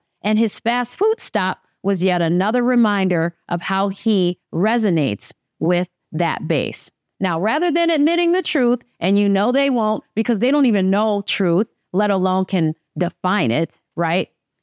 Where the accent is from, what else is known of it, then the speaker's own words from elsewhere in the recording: New York, United States; I'm a New Yorker. I've been hearing this for decades.